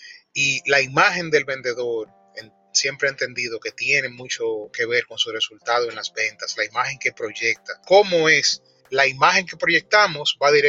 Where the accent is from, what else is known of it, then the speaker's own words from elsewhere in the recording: Dominican Republic; soy de República Dominicana, vendedor de hace muchos años